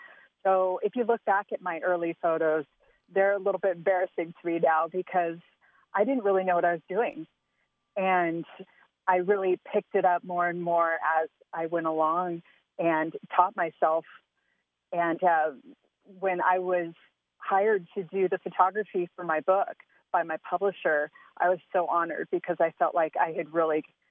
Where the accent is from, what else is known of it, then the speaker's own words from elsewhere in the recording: California, United States; because I grew up in California and I have those kind of sensibilities that I bring to the table